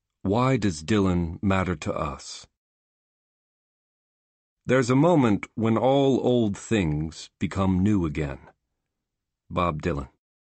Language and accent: English; Auckland, New Zealand; moved away as an adult; I had been fascinated by the Greeks and Romans since the age of 9, growing up in Auckland, New Zealand, half a world away from where their civilizations rose and fell.